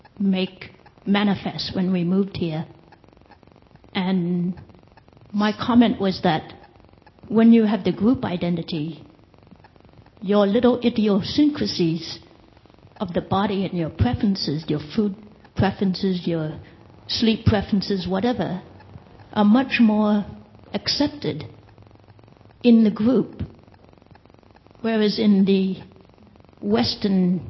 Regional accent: Thailand; I was raised in Thailand, and that was where my group identity grew. And my father, my mother being English, was teaching me my Western individual identity

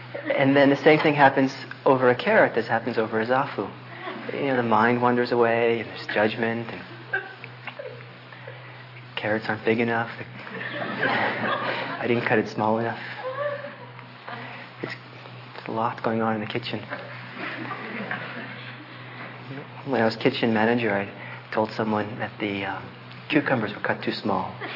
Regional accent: California, United States; And here I come from California.

